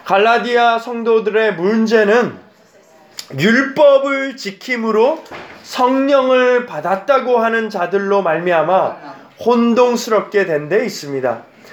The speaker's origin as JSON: {"language": "Korean", "country": "South Korea", "tie": "born or raised there", "said": "저는 어렸을 때 한국에서 자랐습니다."}